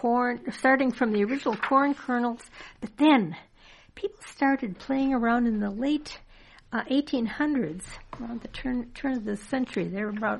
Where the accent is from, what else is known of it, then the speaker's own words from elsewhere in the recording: Midwest, United States; Of course, growing up in the Midwest, it's not really something. It's something I had to be introduced to.